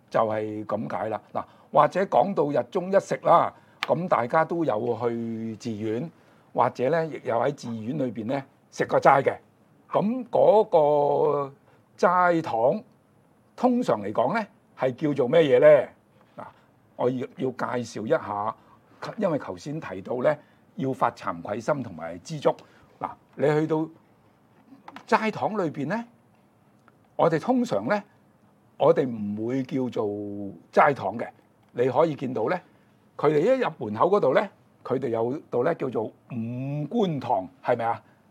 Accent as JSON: {"language": "Cantonese", "country": "China"}